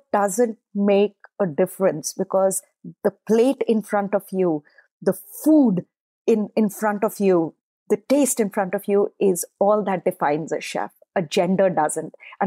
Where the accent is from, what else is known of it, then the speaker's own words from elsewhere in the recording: India; moved away; I think a lot of it I do attribute to growing up in India.